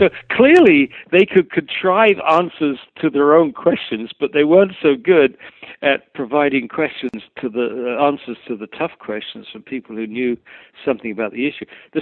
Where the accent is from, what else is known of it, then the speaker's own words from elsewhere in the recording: England, United Kingdom; It is the most depressing thing for me as an English born in England